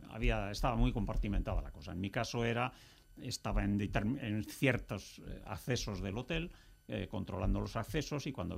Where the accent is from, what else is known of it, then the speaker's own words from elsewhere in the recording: Madrid, Community of Madrid, Spain; yo soy español de Madrid.